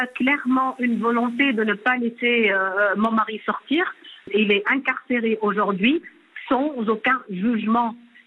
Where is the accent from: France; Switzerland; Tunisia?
Tunisia; Moi, je suis tunisienne.